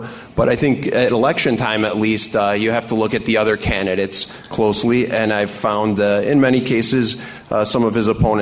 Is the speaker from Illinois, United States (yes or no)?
yes; Chicago, Illinois, United States; born there; But I was born here in Chicago, and I've been lucky enough to live my boyhood dream to be a reporter here for the last 17 years.